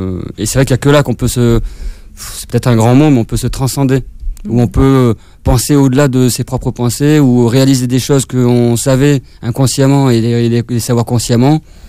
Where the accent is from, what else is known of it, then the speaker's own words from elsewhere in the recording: Marseille, Provence-Alpes-Côte d'Azur, France; c'était symbolique pour moi en tant que Marseillais.